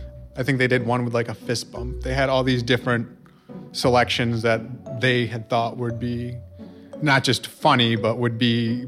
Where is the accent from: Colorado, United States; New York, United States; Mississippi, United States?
New York, United States; Rome; now in Utica, United States; I'm from Rome, New York, originally, and I just moved out to Utica about last year.